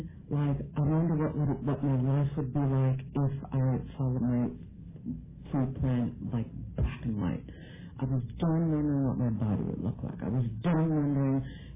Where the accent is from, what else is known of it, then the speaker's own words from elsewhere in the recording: Chicago, Illinois, United States; Harlan, I'm from Chicago. And I came into a program in Chicago back in the late 80s.